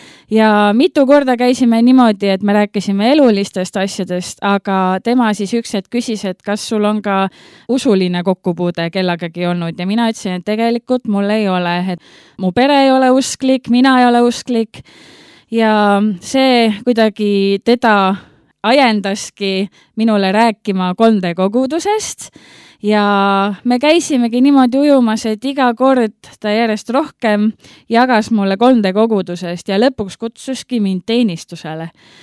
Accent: Olustvere, Viljandi County, Estonia; now in Viljandi, Estonia; Mina olen pärit Olustverest, Viljandimaalt, kus siis praegu elavad ka minu vanemad, aga mina ise olen Viljandis.

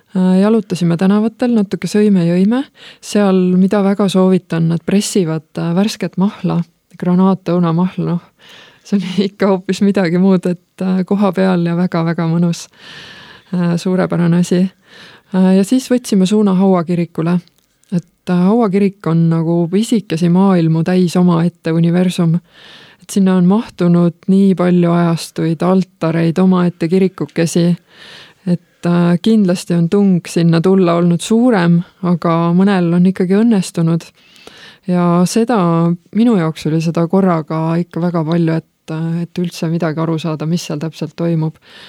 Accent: Haapsalu, Lääne County, Estonia; me oleme Haapsalust ja meil on piiskopi linnus, mis on aastast 1200

